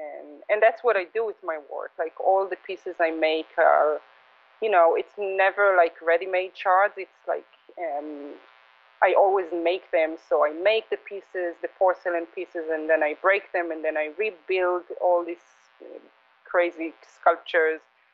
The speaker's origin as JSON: {"language": "English", "country": "Israel", "tie": "born or raised there", "said": "growing up in Israel, I was always like fascinated with shards and archaeology. And actually, the kibbutz where I grew up, it's sitting right next to the royal palace of King Ehab."}